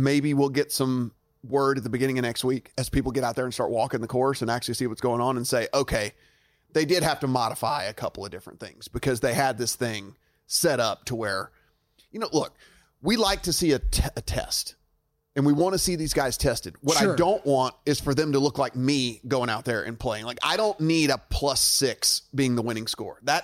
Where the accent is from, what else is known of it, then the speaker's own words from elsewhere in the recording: Shreveport, Louisiana, United States; So I know everyone knows that Sam Burns is from my hometown of Shreveport, Louisiana.